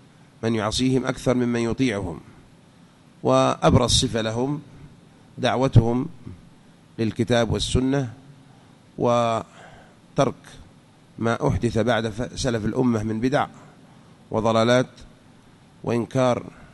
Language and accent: Arabic; Saudi Arabia; عندنا في المملكة العربية السعودية